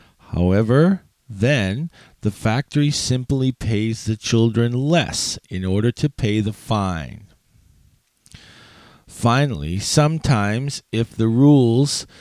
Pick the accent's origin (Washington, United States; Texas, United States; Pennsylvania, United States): Washington, United States; Seattle; one very famous one was in Seattle, my hometown.